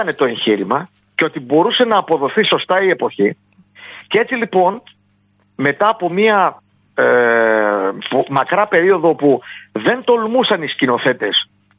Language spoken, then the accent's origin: Greek; Eastern Macedonia and Thrace, Greece; εγώ τώρα αγαπώ και ιδιαίτερα τον Εύρο, mm-hmm. γιατί είναι και η πατρίδα μου.